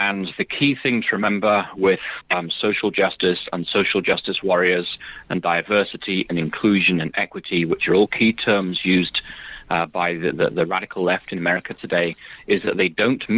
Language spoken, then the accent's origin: English; England, United Kingdom; moved away; I was raised in the United Kingdom, in England. Yeah, my father was a pastor. We moved around a lot of northern industrial cities. But the last 25 years, I've lived away from the United Kingdom, so when I go back to England now